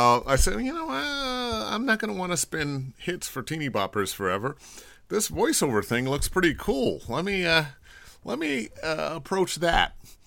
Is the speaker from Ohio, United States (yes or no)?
yes; Cleveland, Ohio, United States; And I grew up in Cleveland, Ohio, and there's a community, not just theater, but a community spot called Caramu House.